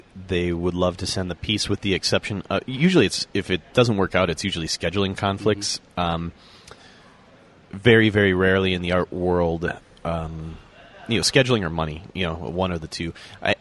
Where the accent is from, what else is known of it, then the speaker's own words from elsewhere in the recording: Minnesota, United States; You know, I came from Minnesota and I was a performer once upon a time